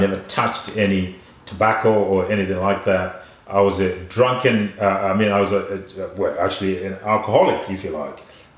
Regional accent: Zimbabwe; We're trying to redress the apartheid system in my home country, in Africa.

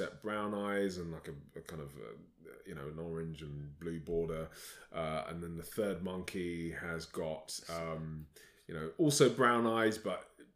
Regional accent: London, United Kingdom; I had no idea as a 12-year-old growing up in London.

